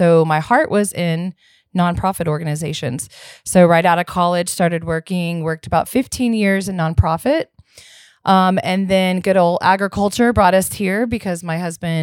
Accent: Killeen, Texas, United States; So I'm from Central Texas.

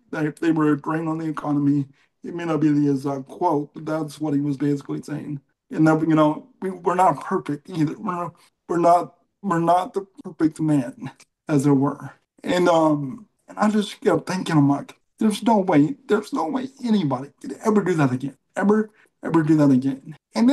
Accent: Allen, Texas, United States; 25 years ago, I grew up in Allen, Texas. I don't know if anybody knows where Allen, Texas is.

